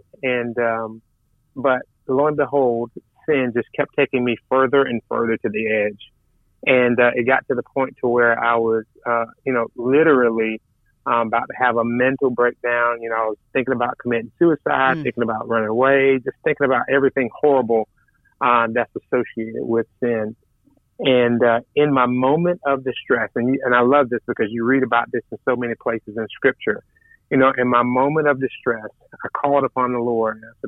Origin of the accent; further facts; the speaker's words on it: Jacksonville, United States; And so I was growing up in Jacksonville